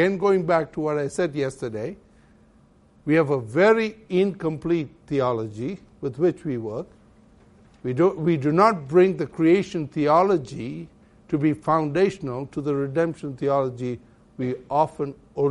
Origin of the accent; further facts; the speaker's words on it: Malaysia; And I grew up in Malaysia, and I grew up with 39% of Muslims all around me.